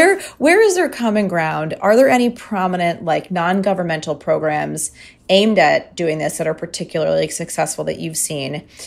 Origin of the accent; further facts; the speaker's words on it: Michigan, United States; And listen, I am from Michigan, actually.